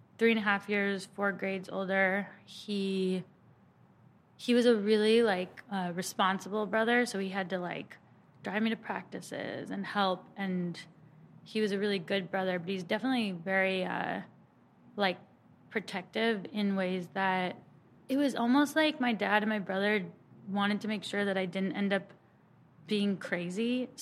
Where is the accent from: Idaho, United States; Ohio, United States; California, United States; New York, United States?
California, United States; Alameda; But I grew up in the Bay Area, and I grew up in the island city of Alameda